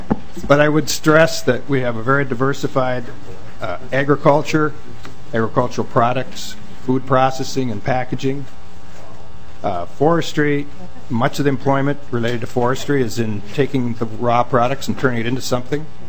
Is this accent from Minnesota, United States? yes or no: yes; Minnesota, United States; I'm from Greater Minnesota